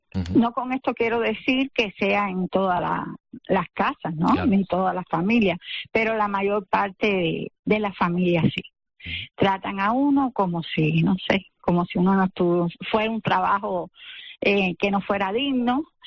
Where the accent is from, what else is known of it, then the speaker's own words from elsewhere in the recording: Cuba; now in Spain; Sí, soy de Cuba.